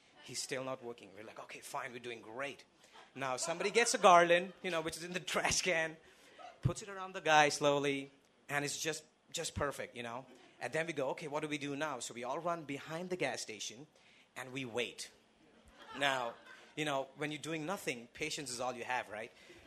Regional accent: Mumbai, Maharashtra, India; So, I'm from India, clearly, right? All right. So, I come from Mumbai

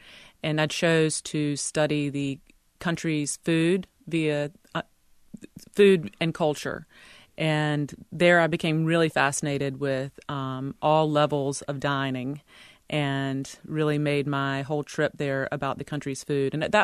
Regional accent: North Carolina, United States; And for me, growing up in Eastern North Carolina and always eating just food

